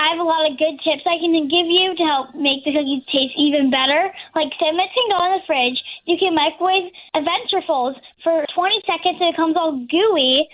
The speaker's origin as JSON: {"language": "English", "town": "Perkasie", "region": "Pennsylvania", "country": "United States", "said": "From Perkasie, and I'm troop 2770."}